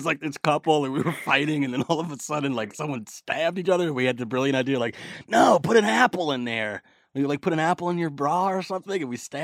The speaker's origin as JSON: {"language": "English", "town": "Brooklyn", "region": "New York", "country": "United States", "tie": "born or raised there", "said": "It was very Tarantino-esque. That's what it was like growing up in Brooklyn."}